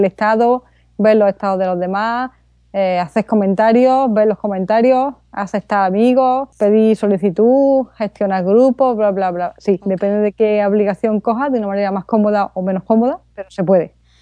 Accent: Andalusia, Spain; accent: Andalusian; A mí con mi acento andaluz y hablando rápido

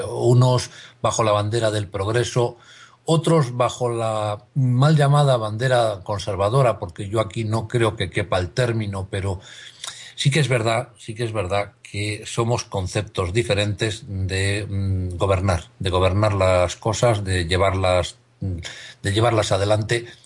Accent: Spain; sabemos que somos personas, los españoles, con una inmensísima suerte

